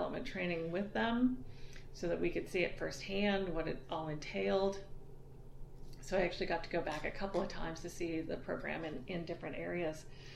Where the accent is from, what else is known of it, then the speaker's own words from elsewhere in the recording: Georgia, United States; also born or lived in Wisconsin; Originally, I was born in Wisconsin and I grew up in Georgia. So after I graduated from the University of Georgia, I came to Alaska to volunteer for the summer for the Forest Service.